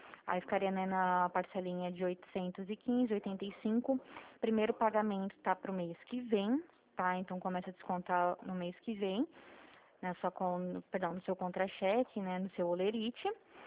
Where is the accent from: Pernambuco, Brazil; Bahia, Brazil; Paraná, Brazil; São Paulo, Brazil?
São Paulo, Brazil; Dracena; eu sou de Dracena, no interior do estado de São Paulo.